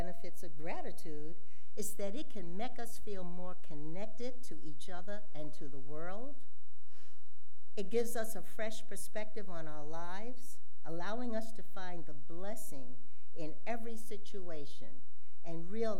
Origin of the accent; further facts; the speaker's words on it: California, United States; I'm a Californian, 40 years. You know I drive freeways.